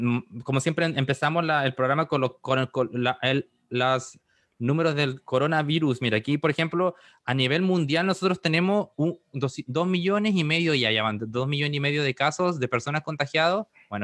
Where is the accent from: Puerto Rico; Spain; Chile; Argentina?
Chile; mi cultura chilena, aunque los que no saben soy chileno.